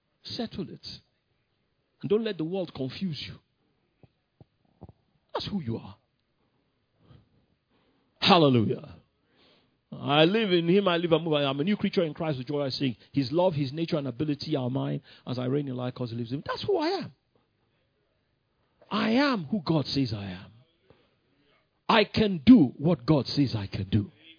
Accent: Abeokuta, Ogun, Nigeria; I'm black and I come from Nigeria and I come from Abeokuta and my forefathers were idol worshippers.

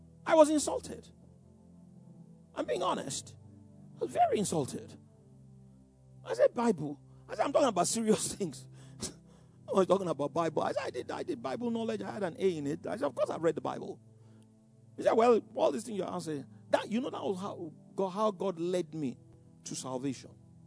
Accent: Ikoyi, Lagos, Nigeria; I grew up in Ikoyi, you know.

